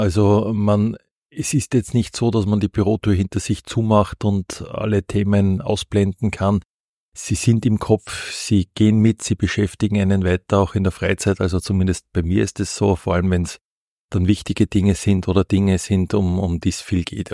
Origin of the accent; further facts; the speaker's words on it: Linz, Upper Austria, Austria; Also ich bin geborener Linzer, bin in dieser Stadt hier aufgewachsen und zur Schule gegangen. Habe dann in Wien und Graz studiert und es hat mich dann wieder zurückgezogen in meine Heimat.